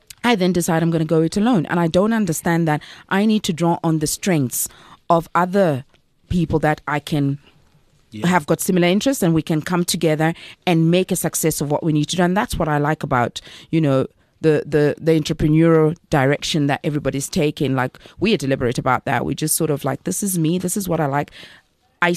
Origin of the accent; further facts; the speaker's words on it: Zambia; I'm originally from Zambia. So like in Zambia and other African countries